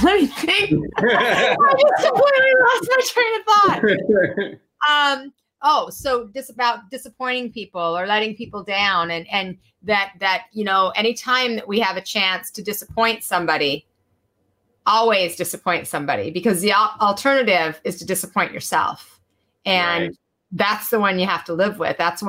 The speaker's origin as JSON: {"language": "English", "town": "Salt Lake City", "region": "Utah", "country": "United States", "tie": "born or raised there", "said": "I was raised in Salt Lake City, Utah. Believe me, it mattered there."}